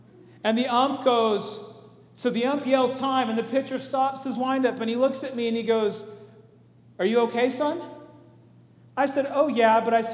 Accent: Stockton, California, United States; Now, I grew up in Northern California. I moved here when I was 10, but I lived in the San Joaquin Valley in Stockton.

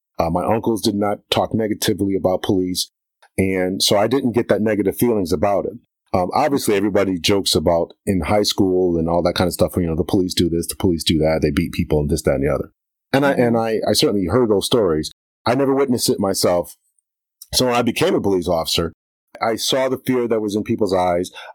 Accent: Waterbury, Connecticut, United States; I joined in 1995, and growing up, I grew up in Waterbury, Connecticut. Fairly.

